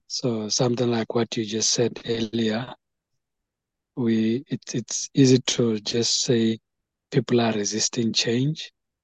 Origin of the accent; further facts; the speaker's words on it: Botswana; I'm from Botswana, by the way, and with a telecommunication company here.